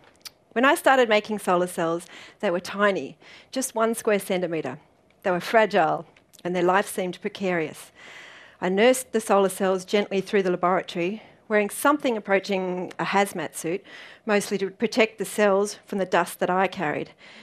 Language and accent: English; Canberra, Australian Capital Territory, Australia; when I was in my hometown of Canberra